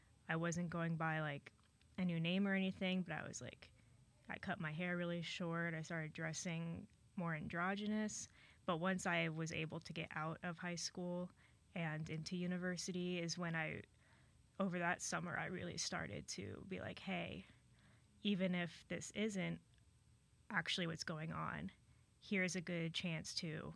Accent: Columbus, Ohio, United States; I'm out of state. I'm from Ohio, around East Columbus area.

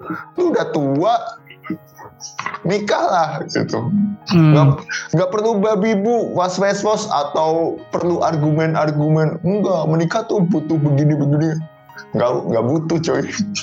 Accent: Central Java, Indonesia; yang sama-sama Jawa, dari Jawa Tengah, kan gue gede di Jawa Tengah kan.

